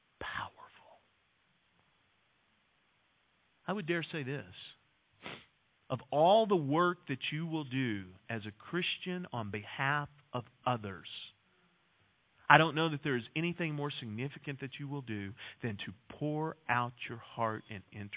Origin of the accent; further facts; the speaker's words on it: United States; and yet the United States of America is committing this sin, and as an American, I'm complicit in it.